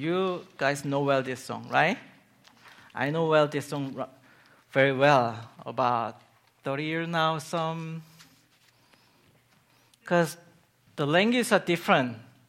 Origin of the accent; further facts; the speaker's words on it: South Korea; I'm first going to sing in Korean, because I'm from South Korea.